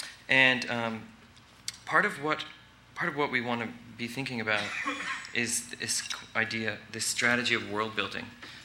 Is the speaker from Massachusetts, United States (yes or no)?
no; San Diego, California, United States; So we're from... We're from San Diego. We teach at UCSD